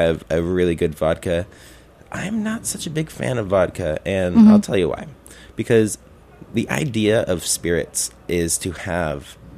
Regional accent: Oregon, United States; now in Brooklyn, United States; I'm from Oregon. So, and if you live there, you know. And I live in Brooklyn now.

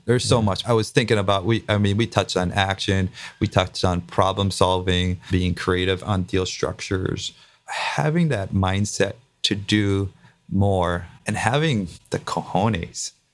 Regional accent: Hawaii, United States; I grew up in the water. Before school, we'd go surf. After school, we'd go surf. I grew up on the Big Island. That was life.

